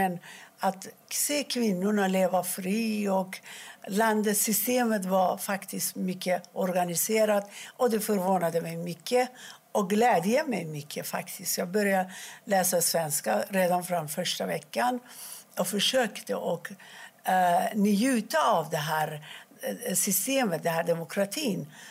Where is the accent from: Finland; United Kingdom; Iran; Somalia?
Iran; now in Sweden; jag flydde till Sverige från Iran efter revolutionen 1979.